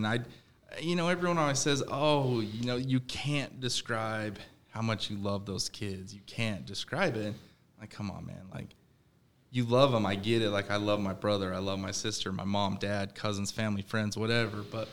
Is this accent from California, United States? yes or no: no; Ogden, Utah, United States; I grew up in Ogden. I still live there now. 37 years old. I work in construction.